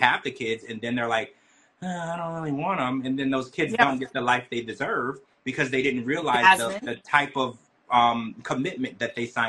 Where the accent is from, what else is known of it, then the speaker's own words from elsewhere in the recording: Louisiana, United States; I grew up in Louisiana